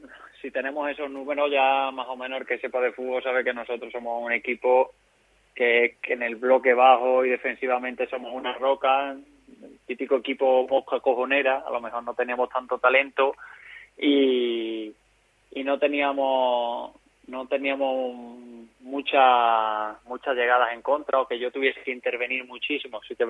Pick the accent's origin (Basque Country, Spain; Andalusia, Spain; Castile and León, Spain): Andalusia, Spain; Pedrera; quería agradecer a mi pueblo, a Pedrera, que siempre se vuelcan